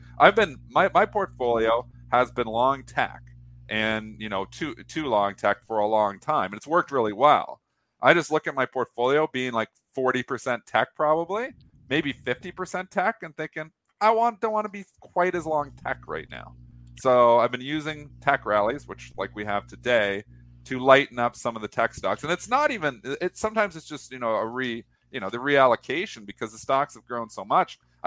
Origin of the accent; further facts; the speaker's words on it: Canada; it's called Canfor in Canada because I'm Canadian